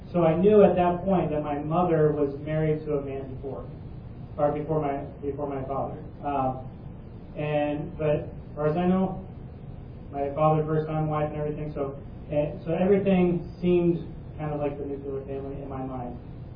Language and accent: English; Arizona, United States; born there; So just to give you guys an idea, I was born in Arizona.